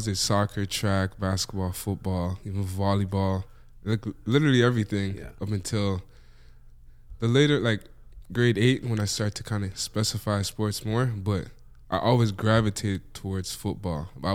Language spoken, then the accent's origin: English; Canada; also born or lived in Jamaica; I was born in Jamaica, but I came to Canada when I was like two.